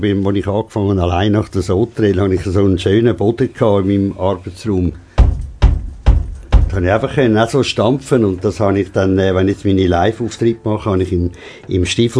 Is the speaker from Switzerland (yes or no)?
yes; Switzerland; born there; Nein, geboren bin ich in der Schweiz. Ich wäre fast in Persien geboren. Meine Eltern sind zurückgereist mit dem Weltkrieg in die Schweiz und meine Mutter mich dort auf die Welt bringen.